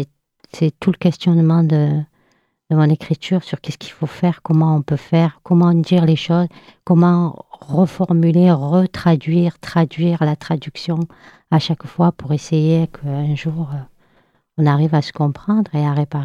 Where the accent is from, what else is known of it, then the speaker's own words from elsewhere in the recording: France; born there; moi, je suis née en France, que j'ai découvert l'Algérie à 50 ans.